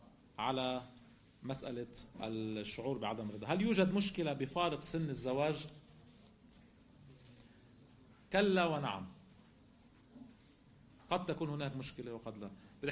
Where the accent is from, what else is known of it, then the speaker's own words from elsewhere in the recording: South Governorate, Lebanon; أنا هلأ أنا من الجنوب